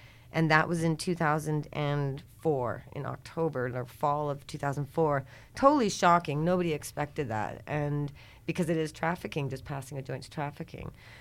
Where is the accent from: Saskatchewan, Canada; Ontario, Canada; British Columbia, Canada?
British Columbia, Canada; Kamloops; I was going to move to Vancouver from my hometown, Kamloops, and come here and either be a broadcast journalism student or go to flight attendant school.